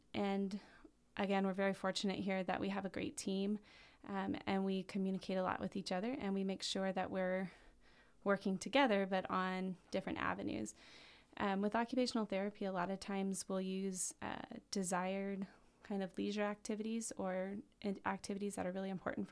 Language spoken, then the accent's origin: English; Texas, United States; now in Petersburg, United States; We moved here in February, so I'm coming up on a year here in Petersburg. I'm from Texas originally, so I've been learning a lot about what it means to live in Alaska